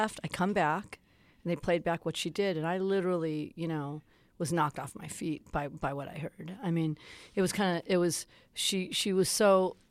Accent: Van Nuys, California, United States; You know, I'm from Van Nuys. I didn't have people in the music business.

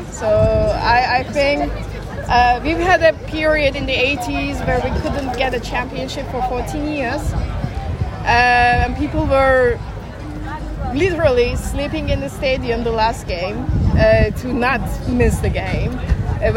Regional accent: Istanbul, Turkey; English is a second language; I'm from Istanbul.

